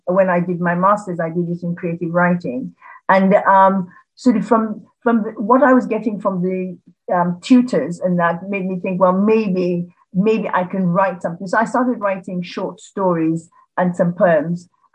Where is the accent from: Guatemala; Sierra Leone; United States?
Sierra Leone; also born or lived in England; I was born in England and then went home to Sierra Leone in West Africa with my parents when I was about four. And of course, I was born quite a few years ago.